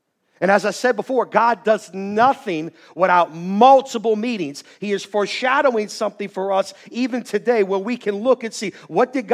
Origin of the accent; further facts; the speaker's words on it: Chalmette, Louisiana, United States; I'm from Chalmette.